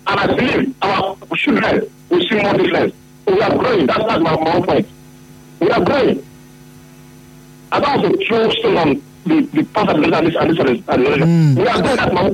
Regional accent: Rivers, Nigeria; I'm from River State.

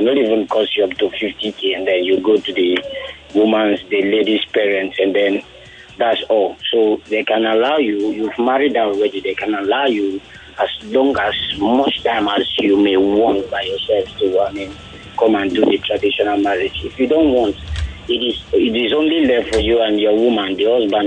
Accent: Cross River, Nigeria; I'm from Cross River, BHA precisely.

